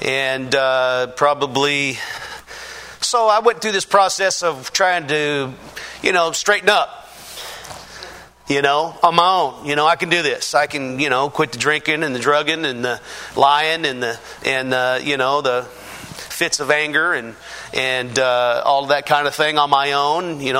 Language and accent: English; Prosser, Washington, United States; now in Kennewick, United States; Having grew up in the Yakima Valley, I grew up in Prosser, Washington. I don't know if you're familiar with that, but it's about probably 30, 40 miles west of the Tri-Cities where I'm at.